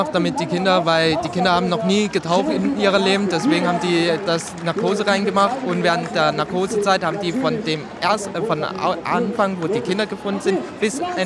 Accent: Thailand; also born or lived in Germany; Ich bin in Deutschland geboren.

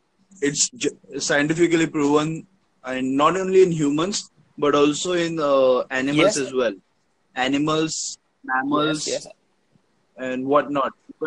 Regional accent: India; My name is … I'm from India.

